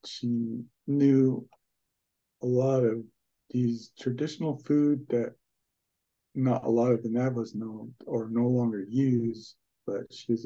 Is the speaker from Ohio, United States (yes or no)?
no; Black Mesa, Arizona, United States; 6 hours away from where I grew up in Black Mesa, so it's sort of like larger radius, a 500 radius.